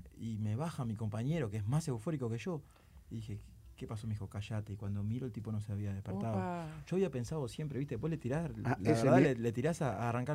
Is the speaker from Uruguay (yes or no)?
yes; Uruguay; Es porque somos uruguayos, somos una familia de 3 millones.